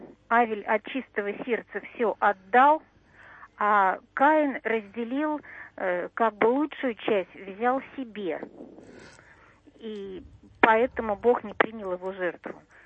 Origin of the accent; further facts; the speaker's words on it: Saint Petersburg, Russia; Я из Питера